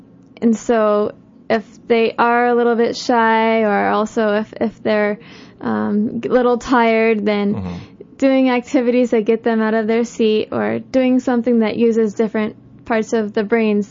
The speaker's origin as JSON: {"language": "English", "region": "Vermont", "country": "United States", "tie": "born or raised there", "lives_now": "Hawaii, United States", "said": "I come from Vermont. Uh-huh. So I grew up there, but then I moved to Hawaii."}